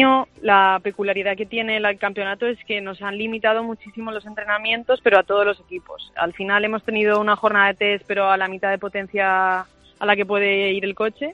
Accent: Burgos, Castile and León, Spain; Así que soy de Burgos, pero no, ya no he vivido tanto frío por allí.

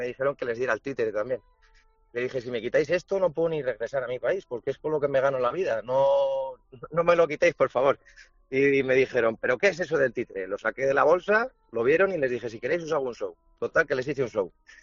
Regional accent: Cuenca, Castilla-La Mancha, Spain; now in India; si es que soy un español de Cuenca, ¿sabes? Que está aquí en India con un títere.

